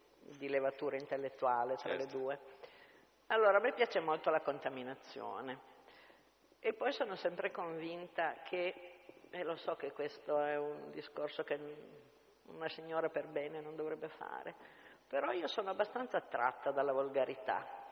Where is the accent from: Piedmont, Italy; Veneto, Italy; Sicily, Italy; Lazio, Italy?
Piedmont, Italy; noi siamo piemontesi, io perlomeno sono piemontese